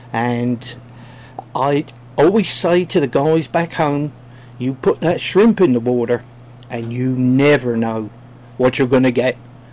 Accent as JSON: {"language": "English", "town": "Portsmouth", "region": "South East England", "country": "United Kingdom", "said": "I'm from the south coast of England, Frank, a city called Portsmouth."}